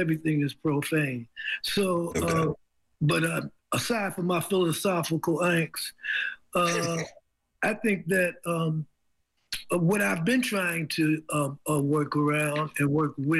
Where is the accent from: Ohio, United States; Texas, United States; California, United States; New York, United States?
New York, United States; Harlem; because I'm born there, I'm from Harlem, and my history of struggle and has begun in the United States.